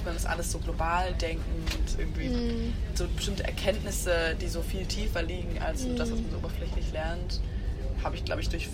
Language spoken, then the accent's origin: German; Berlin, Germany; ich bin in Berlin aufgewachsen